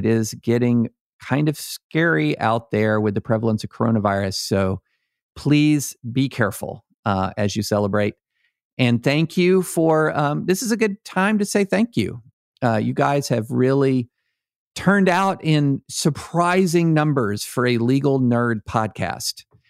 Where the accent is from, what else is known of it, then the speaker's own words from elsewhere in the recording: Georgetown, Kentucky, United States; And by the way, I grew up in Georgetown, Kentucky, which is just north of Lexington.